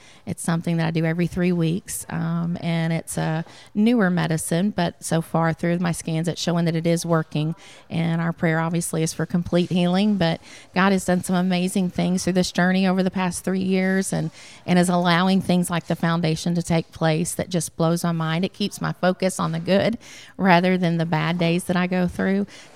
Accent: Memphis, Tennessee, United States; born there; now in Athens, United States; No, I was born in Memphis, Tennessee. We've been in the North Alabama area for almost 18 years. But we moved to Athens 9 years ago in August.

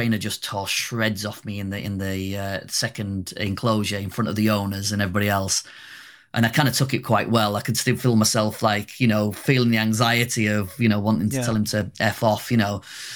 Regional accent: Yorkshire and the Humber, United Kingdom; being a British man, being brought up in North Yorkshire

